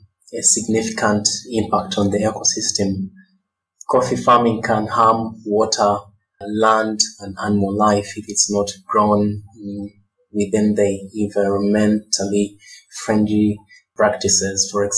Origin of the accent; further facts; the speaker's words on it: Uganda; I'm from Uganda.